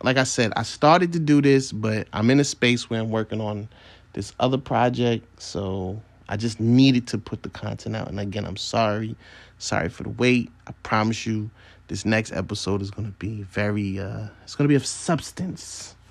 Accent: Brooklyn, New York, United States; I'm from Brooklyn, New York, and if you're from Brooklyn, New York, in particular Central Brooklyn.

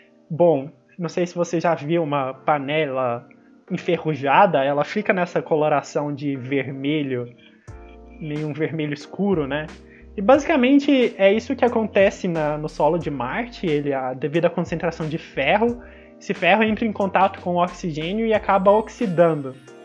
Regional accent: Minas Gerais, Brazil; eu sou mineiro, pra quem não sabe.

